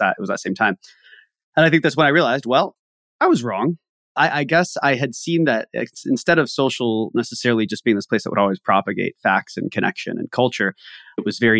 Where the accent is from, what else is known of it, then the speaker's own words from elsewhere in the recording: Ohio, United States; I grew up in Ohio, in rural Ohio, and I didn't grow up with a lot of economic opportunity.